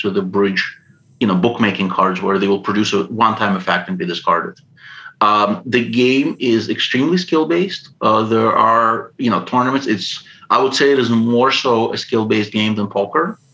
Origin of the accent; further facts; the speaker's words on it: Ukraine; born there; first language Russian; English is a second language; I grew up speaking, even though I was born in Ukraine, I grew up speaking Russian and absorbing Russian culture more so than the Ukrainian culture.